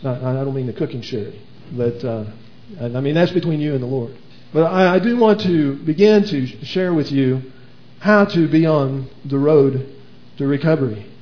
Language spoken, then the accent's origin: English; Illinois, United States; We're from Illinois, so I can identify with that, and I know exactly where that is.